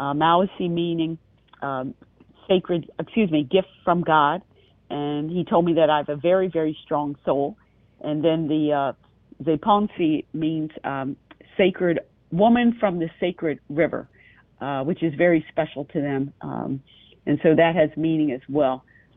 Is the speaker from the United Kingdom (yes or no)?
no; United States; One of the things that I learned is that I am very American, and as much as I am grounded in my blackness and being an African American